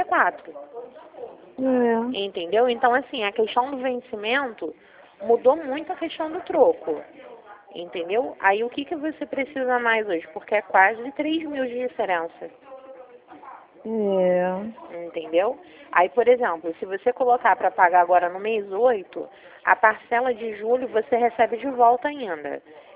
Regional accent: Rio de Janeiro, Brazil; Eu sou da Vila da Penha.

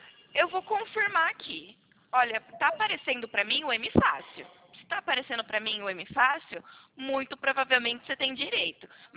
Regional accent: São Carlos, São Paulo, Brazil; o meu celular, ele é DDD16, porque eu sou de São Carlos.

